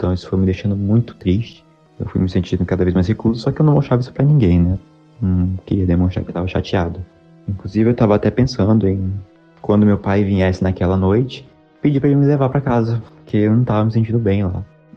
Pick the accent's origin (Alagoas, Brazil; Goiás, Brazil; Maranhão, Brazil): Maranhão, Brazil; Bacabal; now in Santo André, Brazil; moro em Santo André, na ABC Paulista, mas sou natural do Maranhão, da cidade de Bacabal